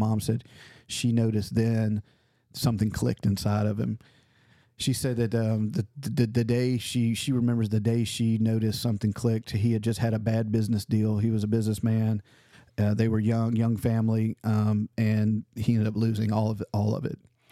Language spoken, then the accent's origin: English; Memphis, Tennessee, United States; I grew up in Memphis my whole life. Like in the legit part of Memphis.